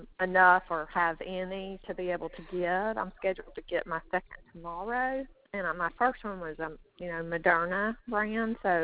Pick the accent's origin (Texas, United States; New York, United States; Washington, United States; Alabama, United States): Alabama, United States; Montgomery; I'm in Birmingham for the weekend. I'm from Montgomery. So I'll be back in Montgomery on Monday.